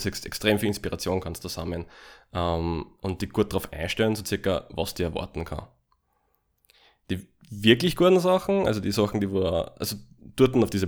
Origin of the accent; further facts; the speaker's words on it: Austria; Aber ihr habt das Glück, dass bei uns in Österreich sozusagen das ein sehr kleiner Punkt vom UX-Design ist.